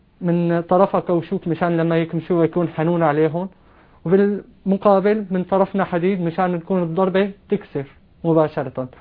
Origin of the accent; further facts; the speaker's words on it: Damascus, Damascus Governorate, Syria; أنا من دمشق، وصوتي بيوحي بهالشيء، وممكن لأي مشاهد بالأحداث اللي هلأ راح ألوريها بيعرف أني أنا من دمشق. نعم. ومن الميدان بالذات.